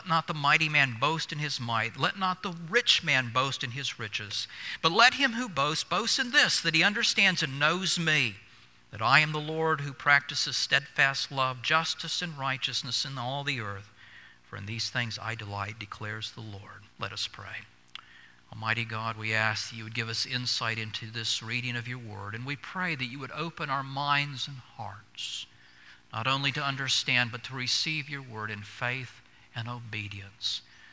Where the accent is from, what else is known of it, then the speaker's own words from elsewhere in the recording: Alabama, United States; You know, when I was young and growing up in Alabama, a carnival would come to my hometown each year.